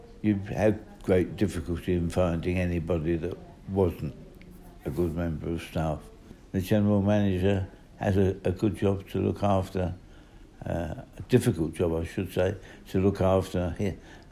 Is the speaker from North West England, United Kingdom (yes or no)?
no; London, United Kingdom; I'm from East London. We had a shop in Canning Town, East 16.